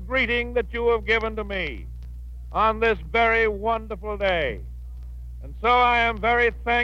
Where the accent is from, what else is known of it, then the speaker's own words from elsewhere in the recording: United States; I have seen Washington grow during this half century, and I am very proud and happy as an American in this wonderful capital of ours.